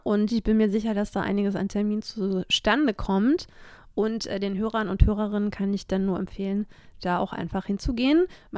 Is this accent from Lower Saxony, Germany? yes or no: no; Munich, Bavaria, Germany; Also ich komme ja auch daher. Ich komme ja aus München.